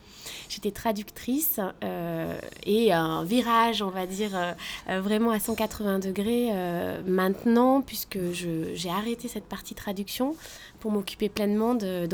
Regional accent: Bordeaux, Nouvelle-Aquitaine, France; Alors moi je viens de Bordeaux et j'ai passé toute mon enfance dans le Médoc, beaucoup à la plage et beaucoup aussi dans les forêts de pins avec mon père.

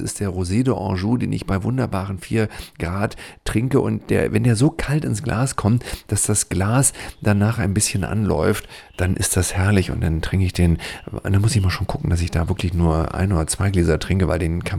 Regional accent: Wilhelmshaven, Lower Saxony, Germany; Ich komme aus Wilhelmshaven, wie Sie wissen, und es fallen mir da so 2-3 gute Weinhändler ein.

